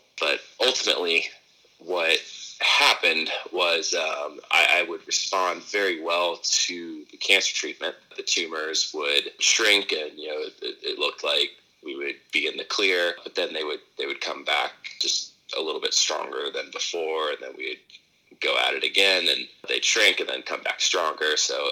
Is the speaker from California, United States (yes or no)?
no; Jacksonville, Florida, United States; also born or lived in Chicago; So I was actually born in Chicago, Illinois, but didn't live there long enough to call it home. So I actually grew up in Jacksonville, Florida.